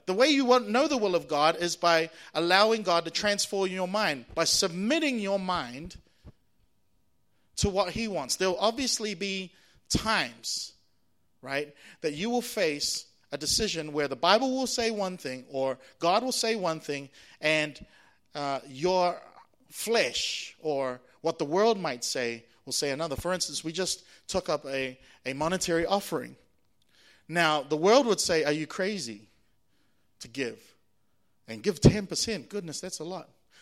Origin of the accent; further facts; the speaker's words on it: Singapore; So I come from Singapore, which is the land of mathematics. We're pretty onto it with maths in Singapore.